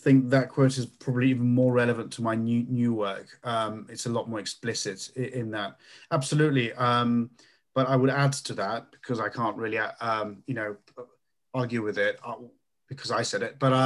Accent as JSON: {"language": "English", "region": "Bratislava Region", "country": "Slovakia", "tie": "born or raised there", "said": "So I'm from Slovakia, even though I was born and raised near Bratislava, and my parents studied and worked there, so it was close to the capital city."}